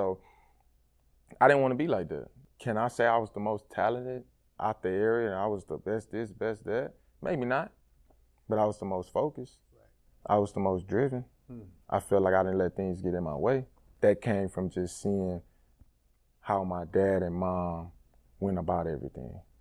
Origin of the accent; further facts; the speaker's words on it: Port Arthur, Texas, United States; Man, it was, you know, it's a small community, but at the end of the day, it's Texas.